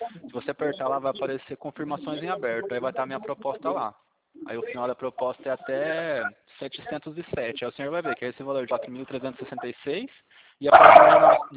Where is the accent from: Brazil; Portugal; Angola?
Brazil; Pirassununga, São Paulo; Eu sou aqui de São Paulo, interior de São Paulo, de Pirassununga.